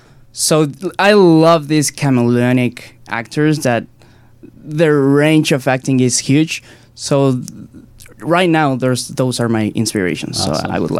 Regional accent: Puebla, Mexico; I was born in Puebla, Mexico.

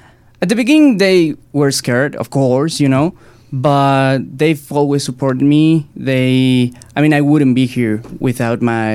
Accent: Puebla, Mexico; I was born in Puebla, Mexico.

